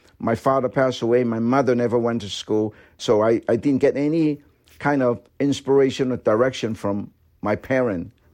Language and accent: English; Guangzhou, Guangdong, China; English is a second language; also born or lived in Calgary; when I was growing up in China, they don't have car, they don't have anything. Bikes all over. Everybody have a bike.